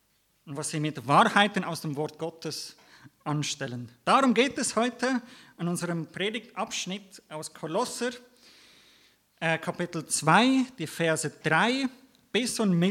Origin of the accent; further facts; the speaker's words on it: Germany; born there; first language German; also ich bin gebürtiger Deutscher und das ist eigentlich meine Muttersprache.